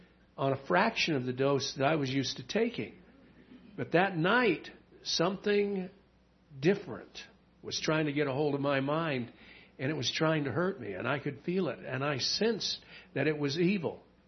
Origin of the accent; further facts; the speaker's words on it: Arizona, United States; I grew up in Arizona, but I'd never been down in that section.